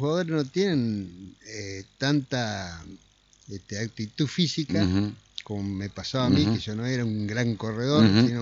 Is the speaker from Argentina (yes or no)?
yes; Buenos Aires, Argentina; Volví a mi barrio. Yo soy de Pompeya. El club lo tengo a dos cuadras de mi casa.